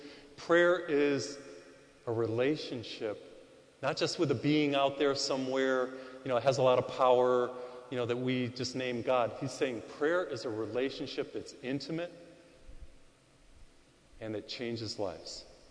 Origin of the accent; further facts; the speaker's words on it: Massachusetts, United States; I grew up in Massachusetts. We used to go to Cape Cod, or as they say in Boston, Cape Cod.